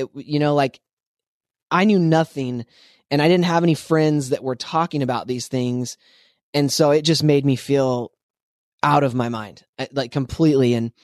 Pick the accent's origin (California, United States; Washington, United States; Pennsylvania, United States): Washington, United States; Spokane; I grew up in Spokane, Washington. I was raised in the church. My dad was a pastor.